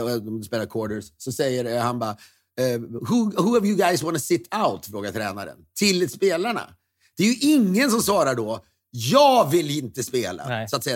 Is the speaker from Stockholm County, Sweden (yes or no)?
no; Köping, Västmanland County, Sweden; Jag växte upp i Köping.